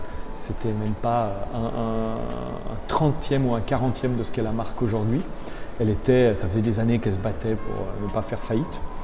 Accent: Switzerland; je suis à moitié suisse, j'ai grandi en Suisse

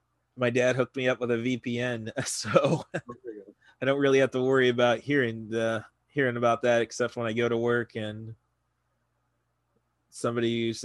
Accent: Morton, Illinois, United States; I know plenty of people from my hometown of Morton, which is 15,000.

